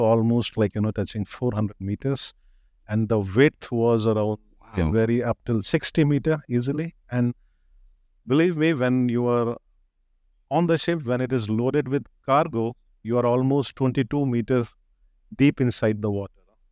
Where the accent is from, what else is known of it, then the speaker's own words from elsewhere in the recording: Delhi, India; English is a second language; moved away as an adult; also born or lived in Glasgow, Scotland; So yeah, I mean, I'm born and did my schooling over here in Delhi. But then for my marine engineering, I moved to Glasgow, Scotland.